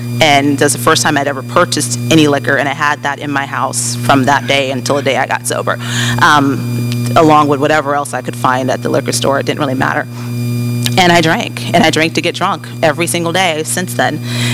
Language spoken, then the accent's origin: English; Tampa, Florida, United States; I was born and raised here in Tampa